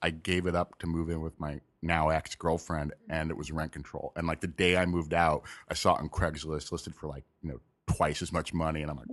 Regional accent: Malibu, California, United States; There wasn't a high school when I grew up there. I grew up in Malibu.

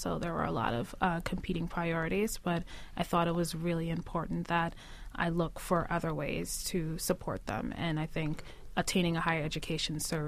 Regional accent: Brooklyn, New York, United States; also born or lived in Philadelphia; I grew up for the first few years of my life. I grew up in Philadelphia, and then my mother and my family, we moved to Brooklyn and lived in the East Flatbush neighborhood.

